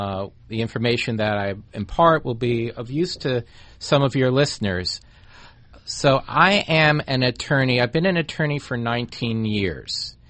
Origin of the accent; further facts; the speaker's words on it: New York, United States; Well, I grew up in New York. I grew up in a suburb of New York and went to college and law school at Columbia University in New York.